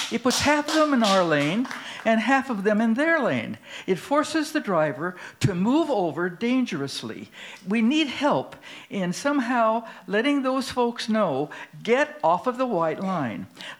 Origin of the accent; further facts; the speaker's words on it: San Geronimo Valley, California, United States; I'm from San Geronimo Valley, lived there 55 years